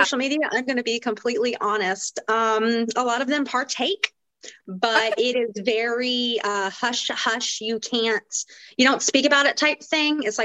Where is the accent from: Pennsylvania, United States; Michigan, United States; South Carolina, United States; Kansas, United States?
South Carolina, United States; I did. Yeah, I'm from the East Coast.